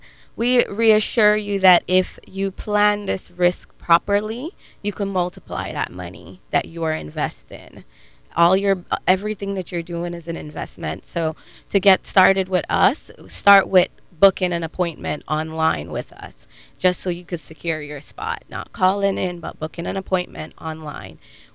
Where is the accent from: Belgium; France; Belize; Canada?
Belize; now in United States; I'm originally from Belize. My family is originally from Belize.